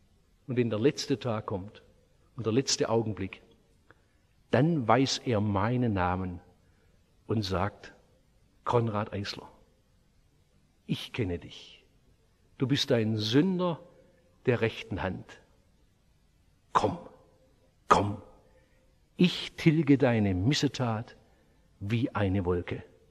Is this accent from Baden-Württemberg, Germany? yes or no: yes; Oberndorf am Neckar, Baden-Württemberg, Germany; So habe ich es in meiner Heimatstadt Oberndorf-Neckar erlebt